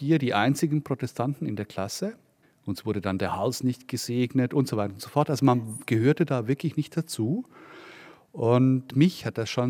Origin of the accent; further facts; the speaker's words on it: Wollerau, Schwyz, Switzerland; Im Verband in Wollerau, wo ich aufgewachsen bin, heute eine der reichsten Gemeinden, weil dort viele Ausländer ihr Zweitwohnheim betreiben, um Steuern zu sparen, da gehörten wir nicht dazu. Als Protestanten waren wir da ausgeschlossen.